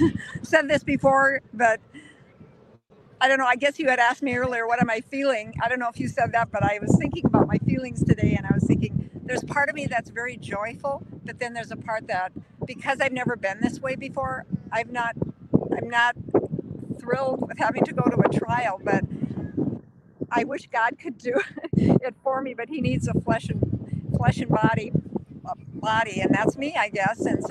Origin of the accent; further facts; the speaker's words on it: Colorado, United States; That's why I came to Colorado, I'm from Colorado.